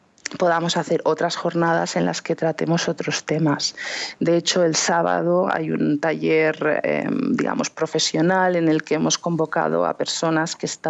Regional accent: Híjar, Aragon, Spain; porque soy de Híjar, tenía conocimiento de que allí había habido una comunidad judía importante, como aquel que dice he crecido a sombra de la antigua sinagoga de Híjar

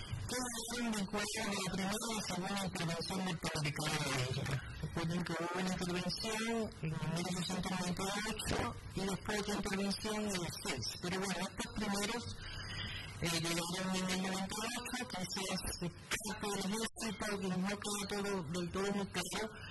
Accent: Havana, Cuba; born there; Yo nací en La Habana, de padres cubanos, nacidos en Cuba, pero ascendencia hacia Cardi. Mis abuelos llegaron a Cuba. Entre el año 12 y 14

